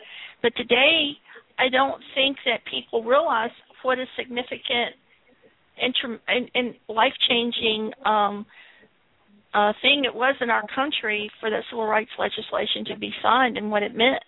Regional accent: Virginia, United States; Yeah, I didn't grow up in the Deep South. I grew up in Virginia.

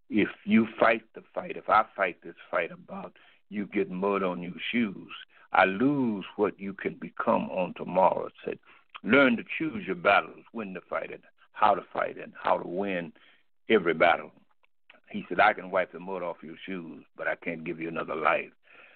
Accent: Mound Bayou, Mississippi, United States; moved away; also born or lived in Kansas City; I was born in Hillhouse, Mississippi, and right outside of Mount Bow. I actually grew up in Mount Bow, Mississippi, in Clarksdale, Tutwiler, and Drew. And then we moved to Kansas City in 1941.

